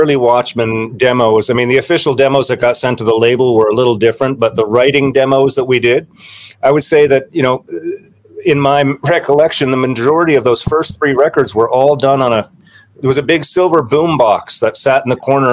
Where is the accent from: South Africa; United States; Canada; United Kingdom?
Canada; Newfoundland and Labrador; And I came from Newfoundland playing punk rock, where I grew up with a bunch of friends who were playing music because we were friends and we skateboarded together